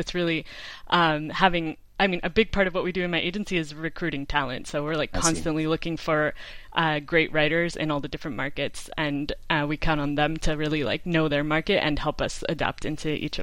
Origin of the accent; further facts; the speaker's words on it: United States; now in Spain; So I'm an American living in Spain, so I worked in publications in the U.S.